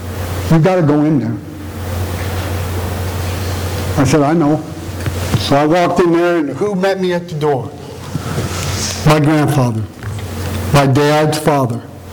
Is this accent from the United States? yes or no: yes; Indiana, United States; I get off the plane, I get on the bus, drives me to my hometown in northern Indiana.